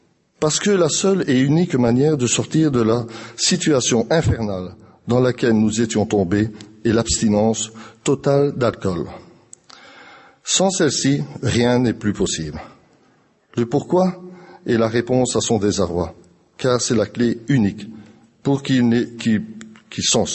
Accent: Belgium; et je viens de Belgique. Connaissant mon accent, qui a été trahi encore une fois

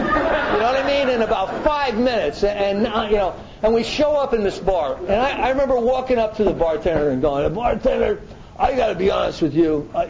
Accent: Florida, United States; I'm a guy from Florida.

